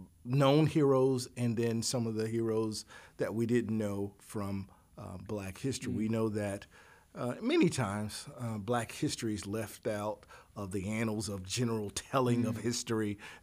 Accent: Alabama, United States; now in Ohio, United States; Okay. Well, I'm originally from Alabama, and I discovered that Jesse Owens was born in Alabama in a little small town, Danville.

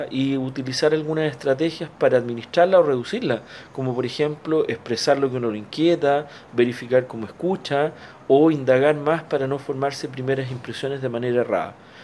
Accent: Santiago, Santiago Metropolitan Region, Chile; born there; now in La Serena, Chile; tengo 50 años, nací en Santiago, vivo en La Serena

